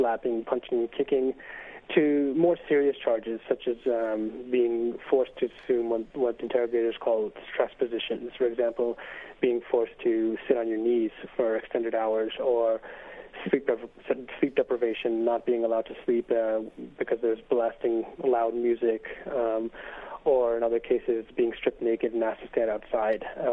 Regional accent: United States; especially given that I'm an American

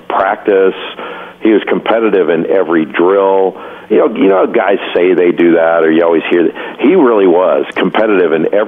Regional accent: Rolling Hills, California, United States; And I grew up in Rolling Hills. You know, we had a lot of tennis players there

